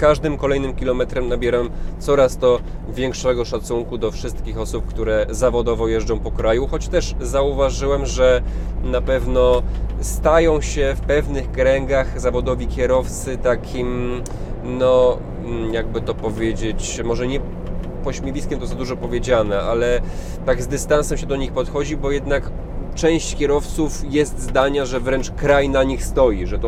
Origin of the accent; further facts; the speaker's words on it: Kraków, Lesser Poland, Poland; A ja z Krakowa.